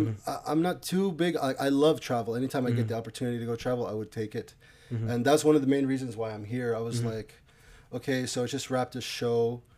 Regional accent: Riyadh, Riyadh Province, Saudi Arabia; that was me for like part of my life growing up in Riyadh.

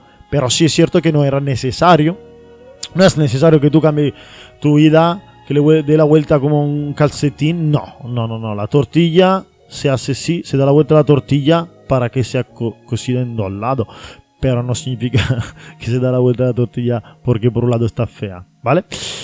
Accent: Italy; Ahora, tú ten en cuenta que yo soy italiano. Y yo, cuando estaba muy mal, estaba en una situación muy mala en Italia, laboralmente.

